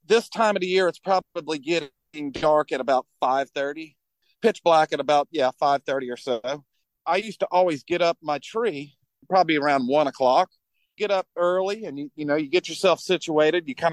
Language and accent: English; Biloxi, Mississippi, United States; I'm from Biloxi, Mississippi, southeastern United States. I'm about a mile from the Gulf of Mexico.